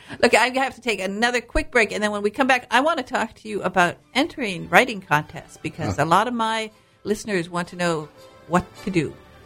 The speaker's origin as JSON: {"language": "English", "region": "Michigan", "country": "United States", "said": "I'm a Youper from Upper Peninsula, Michigan."}